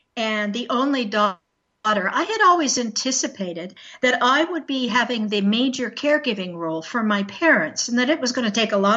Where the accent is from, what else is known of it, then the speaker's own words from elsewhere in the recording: Ontario, Canada; now in United States; I come from the northern shores of Lake Erie around the Great Lakes. I was raised in Ontario, Canada, so hello to all the Canadian people out there. I was raised in a rural farming background, and now I have dual citizenship.